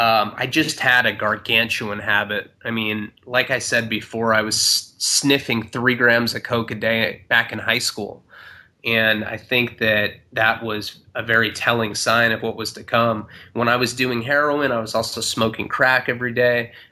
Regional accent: Santa Barbara, California, United States; I'm from Santa Barbara, California, which is a small beach town on the coast.

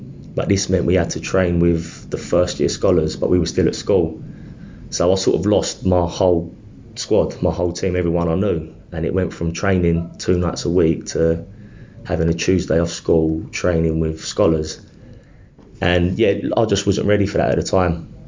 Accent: England, United Kingdom; I'm English.

